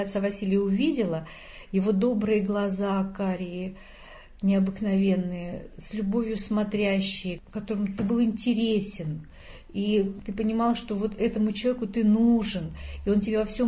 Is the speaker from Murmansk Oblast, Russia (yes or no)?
yes; Murmansk, Murmansk Oblast, Russia; born there; moved away; Я родилась в Мурманске и уехала из Мурманска благодаря батюшке Иоанну Кронштадтскому.